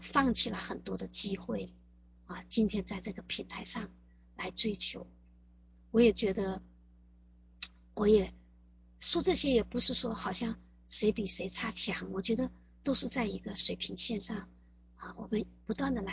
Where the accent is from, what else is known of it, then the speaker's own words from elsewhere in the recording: China; now in Vancouver, Canada; 因为我觉得我们从中国来到温哥华